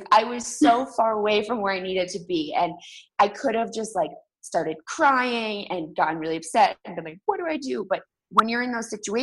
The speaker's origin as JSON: {"language": "English", "region": "Massachusetts", "country": "United States", "also_born_or_lived": "Boston / Bogota, Colombia", "said": "I am from Western Massachusetts. I lived in Boston for close to a decade."}